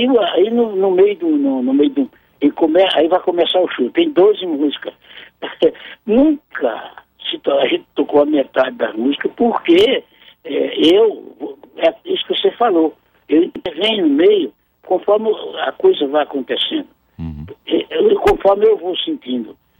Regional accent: Lagoa da Canoa, Alagoas, Brazil; born there; desde a minha Lagoa da Canoa, da onde eu pisei, de onde eu nasci. Lagoa da Canoa e Olho d'Água da Canoa.

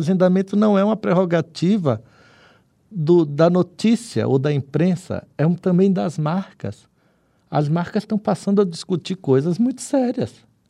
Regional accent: Recife, Pernambuco, Brazil; Eu sou pernambucano, recifense, né?

